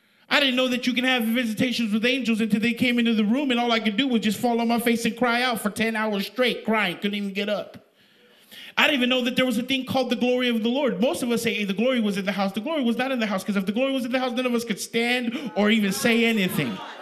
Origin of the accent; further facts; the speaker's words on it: West Coast, United States; I come from the West Coast.